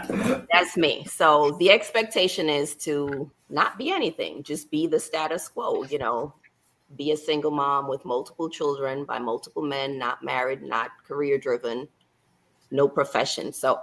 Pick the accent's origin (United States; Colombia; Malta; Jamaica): Jamaica; moved away as an adult; I have a doctorate in administration and leadership. I am from Jamaica initially, so all my primary years of education is back home in Jamaica. So from elementary through high school is Jamaica, post-secondary, you know, college is here.